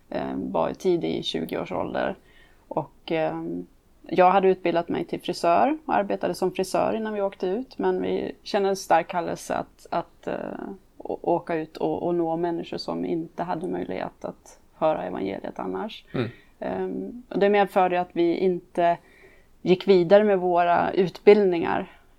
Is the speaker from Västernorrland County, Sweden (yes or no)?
yes; Örnsköldsvik, Västernorrland County, Sweden; now in Västerås, Sweden; och jag är för tillfället pastor i Valbykyrkan här i Västerås. Kommer ursprungligen ifrån Örnsköldsvik, där jag växte upp. Och större delen av mitt liv har jag tillbringat utomlands som missionär tillsammans med min man.